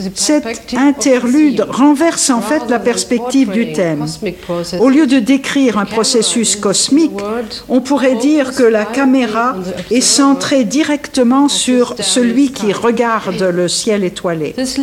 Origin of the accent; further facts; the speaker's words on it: Germany; French is a second language; mon problème c'est que je suis allemande et j'ai beaucoup de mal de passer